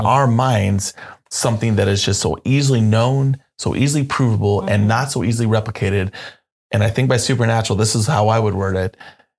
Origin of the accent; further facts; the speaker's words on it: the South, United States; I grew up in the South, and the word testify was one that we would do.